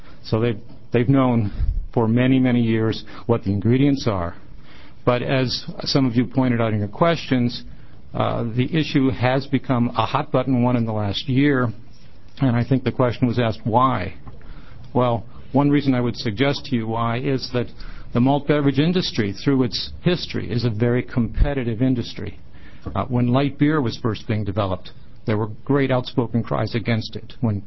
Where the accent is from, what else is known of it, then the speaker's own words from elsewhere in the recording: Connecticut, United States; And I'm here today from Connecticut. I'm happy to be in your fine state. I have to say I'm from the state that just produced the national champion women's basketball team.